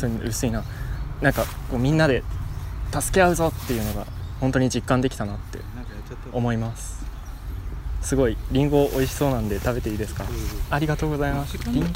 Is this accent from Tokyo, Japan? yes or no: no; Aomori, Japan; 実際僕の地元も青森で、なかなか台風、青森の下行っちゃうので